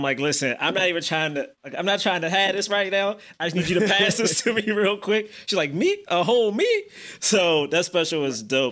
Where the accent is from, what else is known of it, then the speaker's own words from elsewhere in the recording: Washington, District of Columbia, United States; Like, I know I'm from Southeast DC, and there are a lot of things where like I get called angry or aggressive.